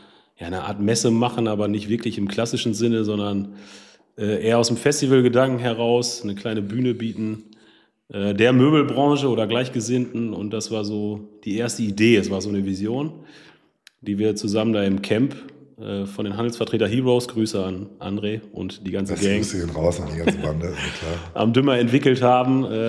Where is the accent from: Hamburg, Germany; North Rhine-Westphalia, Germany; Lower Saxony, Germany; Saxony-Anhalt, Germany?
North Rhine-Westphalia, Germany; Ich bin aus Westfalen.